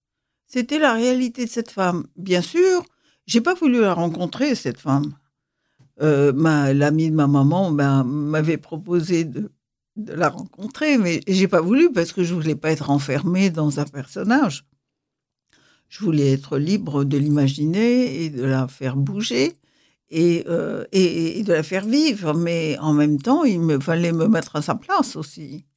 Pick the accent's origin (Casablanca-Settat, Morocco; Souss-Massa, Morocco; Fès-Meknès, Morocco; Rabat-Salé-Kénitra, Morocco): Casablanca-Settat, Morocco; Casablanca; born there; je ne suis pas née à Fès non plus. Moi, je suis née à Casablanca